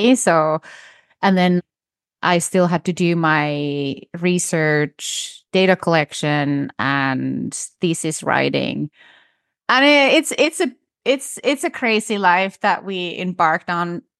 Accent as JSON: {"language": "English", "region": "northern Finland", "country": "Finland", "tie": "born or raised there", "said": "So I was born and raised in Finland, deep in the forest of North Finland."}